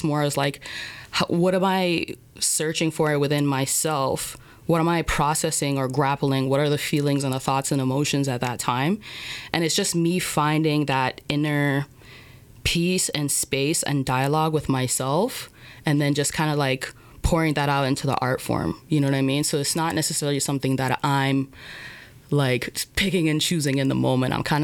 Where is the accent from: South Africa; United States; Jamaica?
Jamaica; reggae superstars … which is something that doesn't get lost in conversations when you're growing up in Jamaica. And so my journey, from a little kid, I've always been passionate about playing guitar.